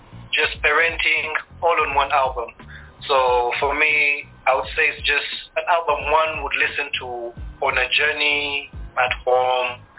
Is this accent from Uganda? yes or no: yes; Uganda; also born or lived in Kenya / Tanzania; now in Rwanda; I was born in Uganda, born a refugee, because I'm Rwandan. I grew up in Uganda and all these other different parts of East Africa, namely Kenya, Tanzania. And then after that, I had to go back to Rwanda to embrace my roots